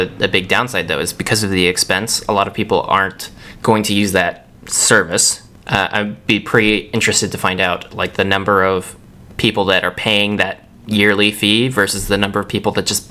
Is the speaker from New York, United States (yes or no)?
no; Tampa, Florida, United States; because I'm from Tampa, Florida, and it takes place in Tampa, Florida.